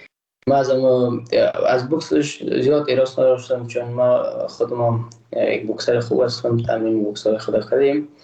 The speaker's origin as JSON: {"language": "Persian", "country": "Afghanistan", "said": "من تاجک نیستم، احساس کردم ما روزبلاک پرشتین نیستم، ما یک افغان هستم و اما یک ملت هستیم"}